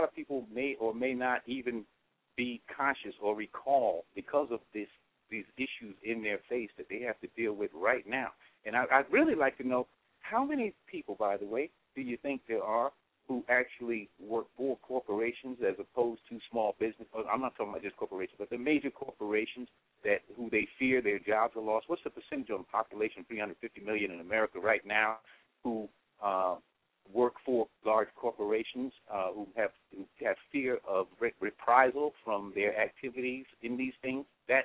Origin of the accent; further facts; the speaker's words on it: Bronx, New York, United States; God is blessed me. I grew up in the South Bronx, so, you know, go figure.